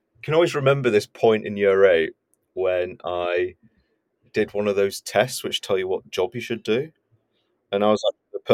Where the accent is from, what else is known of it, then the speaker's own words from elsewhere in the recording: Bolton, North West England, United Kingdom; also born or lived in Malaysia; So I grew up in Bolton, in Greater Manchester. So yeah, Bolton born and bred. I'm proud. And yeah, I've sort of stuck around for a bit, and then my family moved to Malaysia for a couple of years when I was age 4 till 6